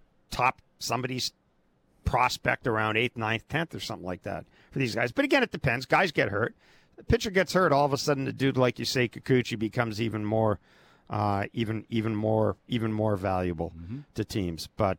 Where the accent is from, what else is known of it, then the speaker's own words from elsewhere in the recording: Morden, Manitoba, Canada; which is 7 kilometers from my hometown, Morden, Manitoba.